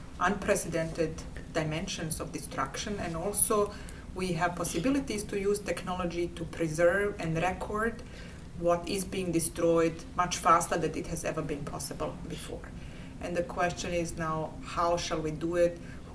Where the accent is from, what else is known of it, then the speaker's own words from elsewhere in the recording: Bosnia & Herzegovina; I come from Bosnia. A lot of our heritage has been destroyed 20 years ago during the war.